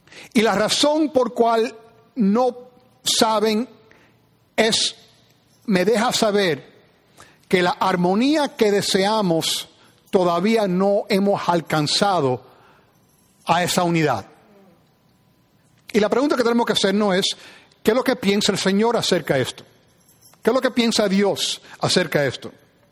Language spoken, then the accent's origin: Spanish; New Jersey, United States; pero no soy un niño de los 60s. Que es decir que cuando yo nací, cuando yo y donde yo fui criado, que era en New Jersey